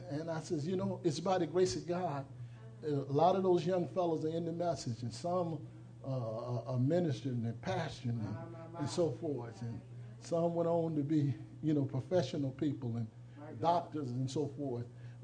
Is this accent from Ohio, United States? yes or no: no; South Carolina, United States; I'm from South Carolina.